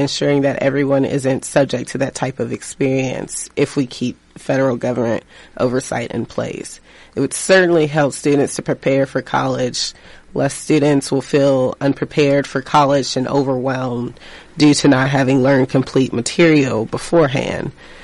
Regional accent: the South, United States; Given that I grew up in the South

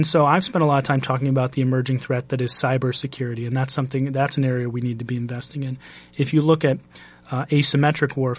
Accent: Boone, Iowa, United States; Boone, Iowa, my hometown.

